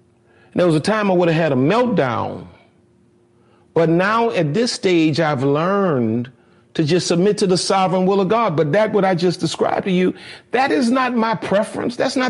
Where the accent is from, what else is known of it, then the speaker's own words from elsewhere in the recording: New Orleans, Louisiana, United States; Katrina, and I'm from New Orleans.